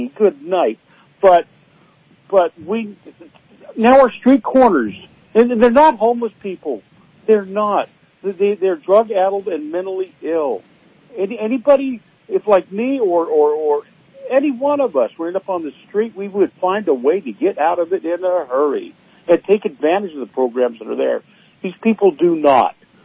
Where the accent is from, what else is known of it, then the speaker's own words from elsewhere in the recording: Napa, California, United States; I was raised in Napa Valley